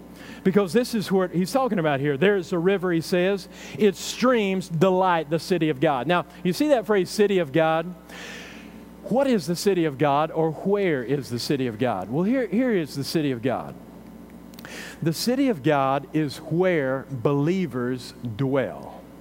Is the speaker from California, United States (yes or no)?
no; Texas, United States; You know, Donna and I, we didn't grow up down here on the coast. You know, we grew up there in North Texas and everything.